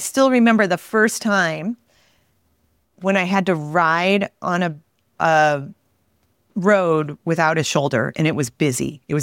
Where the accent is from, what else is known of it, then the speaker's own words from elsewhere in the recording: Midwest, United States; And I grew up in the Midwest. I understand the Midwest. I understand farms and farm roads.